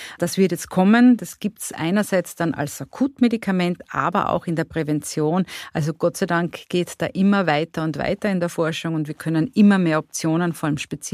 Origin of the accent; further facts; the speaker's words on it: Carinthia, Austria; Ich komme aus Kärnten